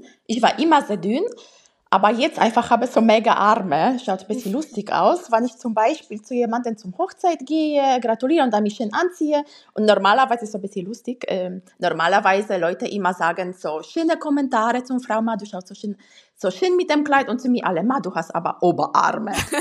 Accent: Poland; now in Austria; Ich komme ursprünglich aus Polen, ja. Lebe schon 22 Jahre in Österreich.

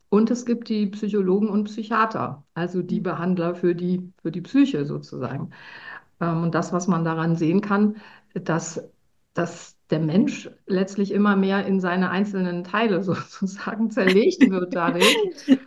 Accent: Cologne, North Rhine-Westphalia, Germany; wie du schon gesagt hast, ich bin aus Köln.

